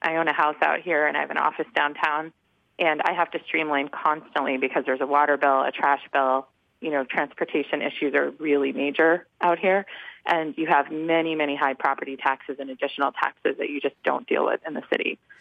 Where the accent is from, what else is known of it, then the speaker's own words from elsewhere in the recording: New York, United States; now in Vermont, United States; I moved here in 2013 with a job at Newsweek magazine, a full-time job, and I came from New York.